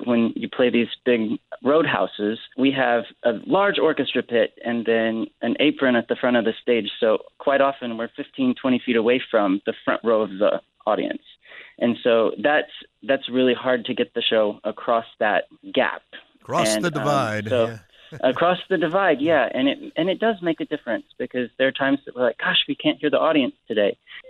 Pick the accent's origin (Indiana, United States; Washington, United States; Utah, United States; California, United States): Indiana, United States; now in New York, United States; Yeah, I'm from Indiana originally. My family is there. My life is in New York.